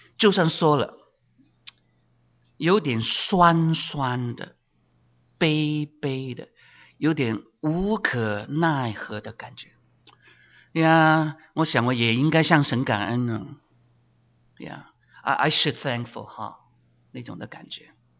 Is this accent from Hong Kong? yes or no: yes; Hong Kong; 我记得我小时候在香港里面看到那些麻风病人